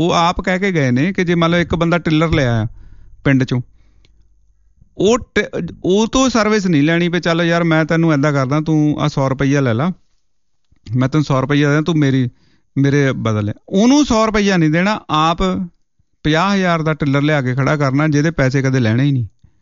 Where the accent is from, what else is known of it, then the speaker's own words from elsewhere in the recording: Punjab, India; moved away; ਇਹ ਸਾਰੇ ਅਸੀਂ ਪੰਜਾਬ ਵਾਲੇ ਬਹੁਤ ਪਿੱਛੇ ਰਹਿ ਚੁੱਕੇ ਹਾਂ ਪੰਜਾਬ ਦੀ ਖੇਤੀ। ਬਾਹਰ ਆ ਕੇ ਦੇਖੋ, ਇੱਥੇ ਦੇਖੋ ਕਿੱਦਾਂ ਹੋ ਰਹੇ ਨੇ।